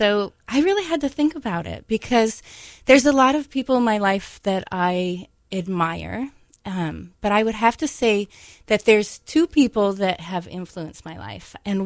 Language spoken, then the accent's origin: English; San Clemente, California, United States; I grew up in San Clemente, California. It's a small little beach town.